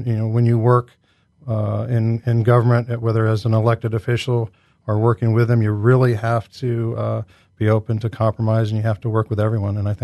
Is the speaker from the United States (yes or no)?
yes; Galesburg, Illinois, United States; and the Galesburg Public Schools Foundation, and this is just one additional way to you know, serve my hometown.